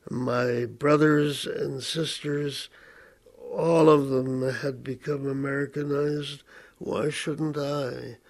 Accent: Cleveland, Ohio, United States; first language English; English was my first language. And we were able to get through the public school system in Cleveland, Ohio, where I was born, with enough success so that I was able to go to college

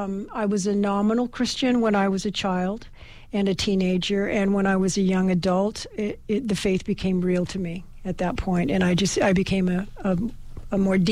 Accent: Petaluma, California, United States; I was raised in Petaluma, and I think there were two Greek families in Petaluma at that time, so there was no church.

